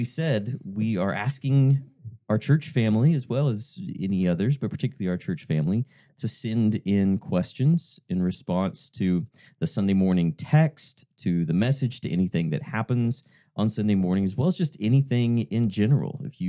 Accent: Ponca City, Oklahoma, United States; the Christmas Eve services growing up in Ponca City. Went to First Baptist Ponca City

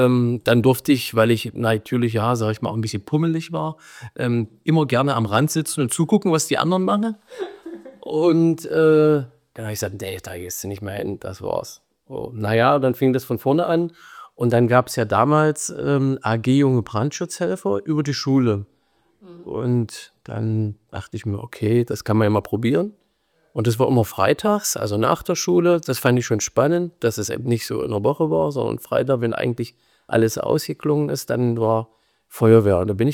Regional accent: Osternienburg, Saxony-Anhalt, Germany; ich bin in Osternienburg groß geworden, also zwischen Aachen und Köthen. Und Osternienburg ist ja Hockeydorf.

